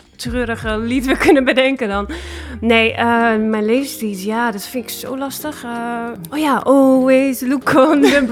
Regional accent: Netherlands; En daar zijn wij als Nederlanders ook heel flexibel, dat we ons goed aanpassen.

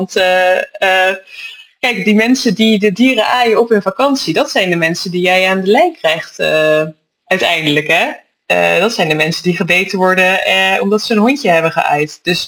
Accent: Netherlands; Ik denk dat wij als Nederlanders weinig contact hebben met vleermuizen over het algemeen.

